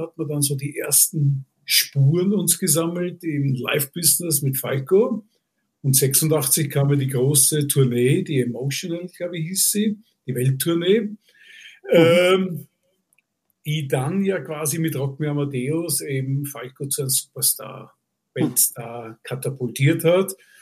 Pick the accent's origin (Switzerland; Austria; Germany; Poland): Austria; Vienna; ich komme aus Wien